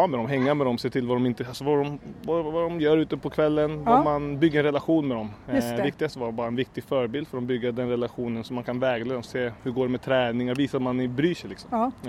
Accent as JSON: {"language": "Swedish", "town": "Tyresö", "region": "Stockholm County", "country": "Sweden", "tie": "born or raised there", "said": "Född och uppvuxen i Tyrelse, Sikvägen."}